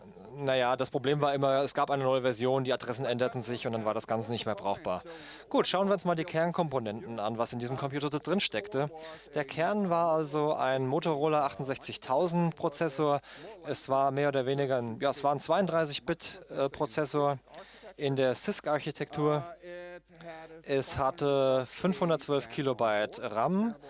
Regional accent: Austria; Ich selber bin aus Österreich, deshalb sind das deutsche Bücher.

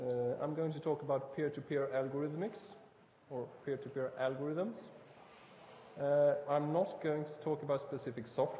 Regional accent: Sweden; English is a second language; I'm from Sweden, I should mention. I do understand German too, so you can ask questions in both English and German, but I will answer you in English.

